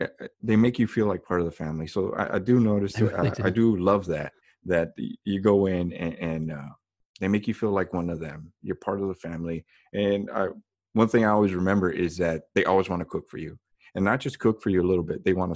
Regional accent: Texas, United States; Well, it's in the valley, is what it's called. But there's McAllen, Brownsville

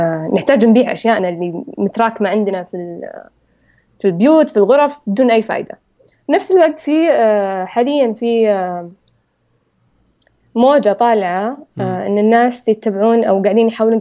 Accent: Saudi Arabia; بس ما أن هذه الثقافة ما هي موجودة عندنا في السعودية

